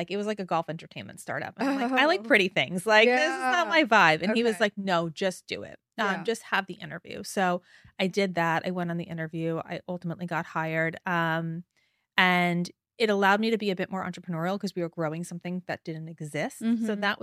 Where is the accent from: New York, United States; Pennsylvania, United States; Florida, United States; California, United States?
New York, United States; because I grew up on Long Island